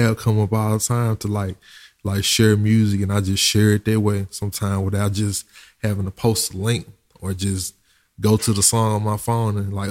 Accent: Mississippi, United States; I came from Mississippi, so you know the country in me.

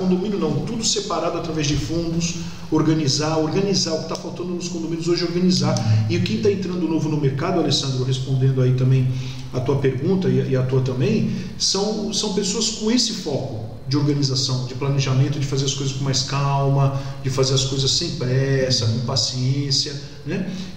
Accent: Santos, São Paulo, Brazil; eu vim de uma cidade que é de Santos, né? Todo mundo sabe que eu sou de Santos, não sou santista, mas sou de Santos, né? E Santos é uma cidade que eu sempre brinco, né? Que o mundo se aposenta e vai morar lá

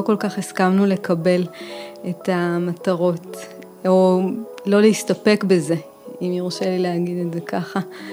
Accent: Alonei Abba, Northern District, Israel; אני ממושב אלוני אבא, אני אימא לשלוש בנות.

